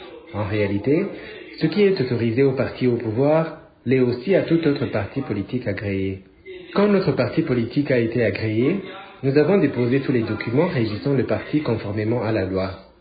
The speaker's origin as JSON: {"language": "French", "country": "Burundi", "said": "Il faut que nous sachions que nous sommes des Burundais qui doivent savoir qu'il y a la loi."}